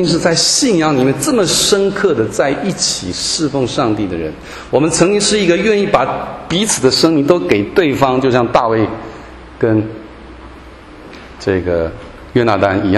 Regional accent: Taiwan; 我们台湾人用导电啊，这个电导了，导电。

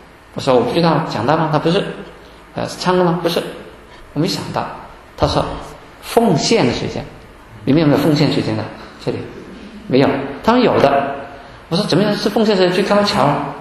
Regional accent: Hong Kong; 我来自香港，我们香港的教会呢，就其他都差不多

